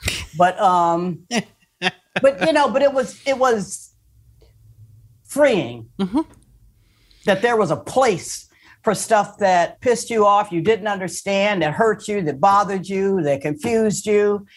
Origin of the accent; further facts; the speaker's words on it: Port Huron, Michigan, United States; Right on the Canadian border. My senior prom was in Canada, Sarnia, Ontario.